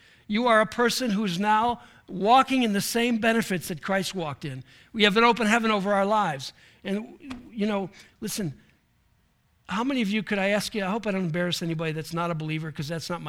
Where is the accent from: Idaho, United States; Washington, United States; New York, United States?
New York, United States; We come from Western New York